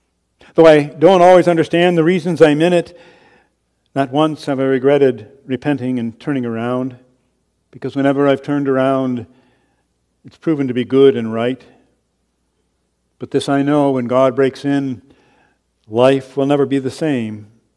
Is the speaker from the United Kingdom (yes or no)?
no; Kalamazoo, Michigan, United States; Growing up in Kalamazoo, there was what was called a roundhouse.